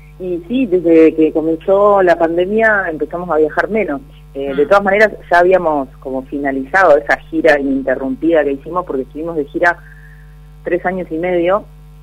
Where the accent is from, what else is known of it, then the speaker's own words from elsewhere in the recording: Guatimosín, Argentina; Ahora actualmente estoy en mi pueblo natal, que se llama Guatimosín.